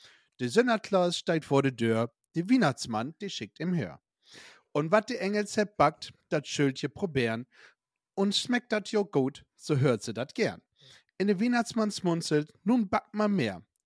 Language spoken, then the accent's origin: German; Northern Germany, Germany; bei uns im Norden, ne, also Snack da, wo wir herkommen, da schnappt man ja ein Bacon platt.